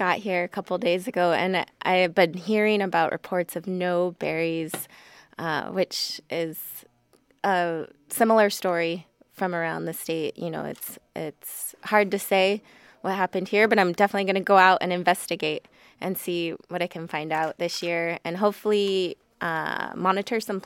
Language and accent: English; Sitka, Alaska, United States; I'm from Sitka, Alaska, so I work a lot in Southeast